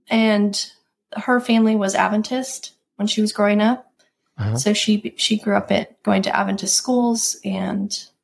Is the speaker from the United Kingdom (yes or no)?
no; Singapore; born there; Before I was born, my parents left the U.S. to be missionaries. So I was born in Singapore.